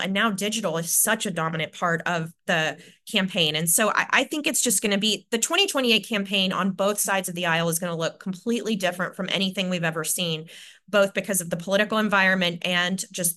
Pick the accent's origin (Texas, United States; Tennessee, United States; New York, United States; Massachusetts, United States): Texas, United States; I'm from Texas.